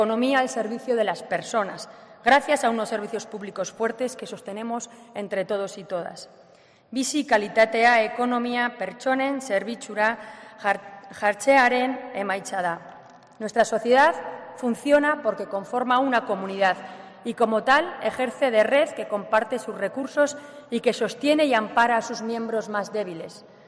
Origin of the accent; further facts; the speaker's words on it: Navarre, Spain; la fiesta forma parte de nuestra forma de ser como navarros, tanto como el trabajo y el esfuerzo.